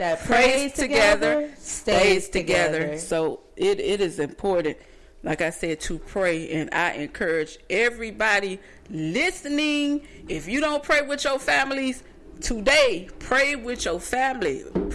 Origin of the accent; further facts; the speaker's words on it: Columbus, Mississippi, United States; I am from Columbus, Mississippi. That's my hometown. I went to New Hope School.